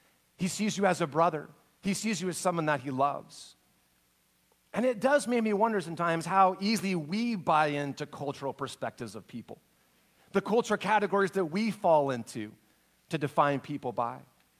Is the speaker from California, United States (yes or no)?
no; Spokane, Washington, United States; I grew up in Spokane, and I was a city kid, grew up in all the city stuff in Spokane.